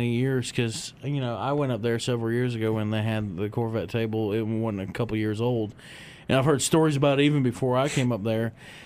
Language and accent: English; Michigan, United States; when I was real young growing up in Michigan, my dad actually owned a 76 K5 Blazer.